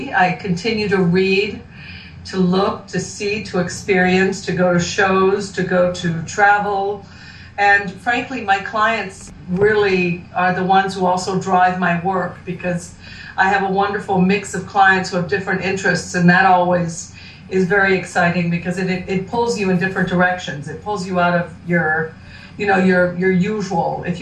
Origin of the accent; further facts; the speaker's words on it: Rome, Lazio, Italy; English is a second language; now in United States; Well, let's see. I'm Italian. I'm the real thing. I was born and raised in Rome. I went to an American high school, so I learned English in high school.